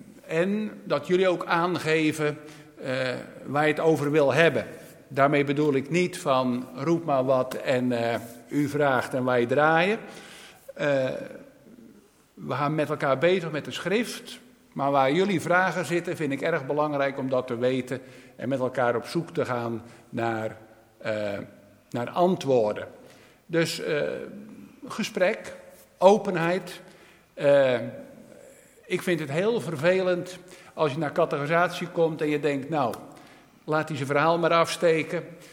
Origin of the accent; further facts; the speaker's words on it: Hazerswoude, South Holland, Netherlands; Wij komen uit het Groene Hart van Holland. Mijn vrouw is in Delft geboren, ik in Haarterswoude. Haarterswoude, een dorp in de buurt van Leiden, Alphen aan de Rijn. Zoals ik al zei, het Groene Hart. En mijn vrouw is in de stad Delft geboren, een stadse. En ik uit een dorp.